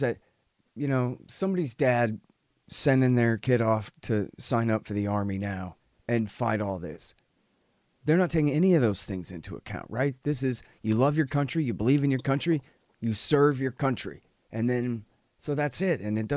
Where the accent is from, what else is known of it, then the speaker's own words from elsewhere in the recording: United States; I'm an expert on this because I'm an American